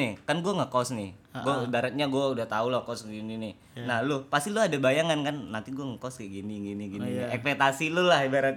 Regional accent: Indonesia; accent: Sundanese; Logat gue kayak Sunda-Sunda kan ya.

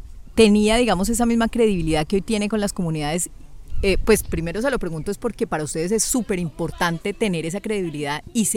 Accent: Sevilla, Valle del Cauca, Colombia; comunicadora social, vengo de Sevilla Valle

